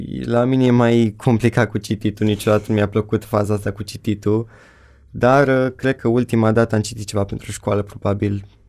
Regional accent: Sperietieni, Dâmbovița, Romania; Am 16 ani, vin din Sperietieni, județul Dâmbovița

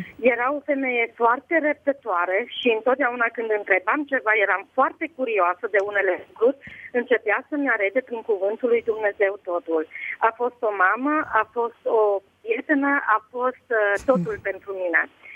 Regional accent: Mediaș, Sibiu County, Romania; și vin din România. Am fost crescută la Mediaș. M-am căsătorit în 88 în Arad. L-am cunoscut pe Dumnezeu când aveam 15 ani.

